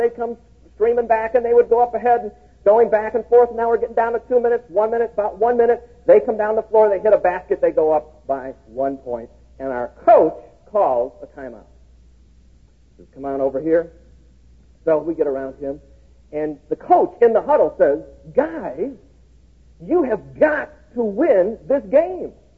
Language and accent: English; Chicago, Illinois, United States; because I grew up in Chicago.